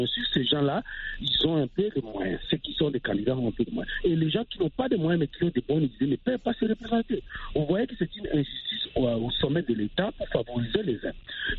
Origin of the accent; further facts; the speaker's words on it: DR Congo; pour moi, en tant que congolais, si je veux aller maintenant au Congo, je dois payer 50 $ pour entrer au Congo dans mon pays.